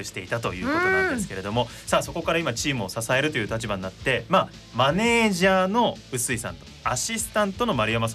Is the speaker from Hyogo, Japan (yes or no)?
no; Ibaraki, Japan; あげつまさん同じ茨城出身ですから。